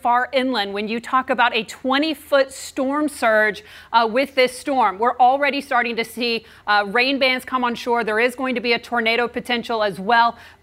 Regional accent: Louisiana, United States; Well, just as you know, Wolf, as I know, I'm from Louisiana. It is a very vulnerable state

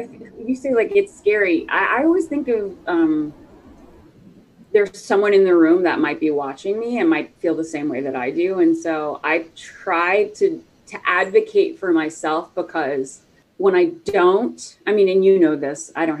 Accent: the South, United States; And I grew up like in the South.

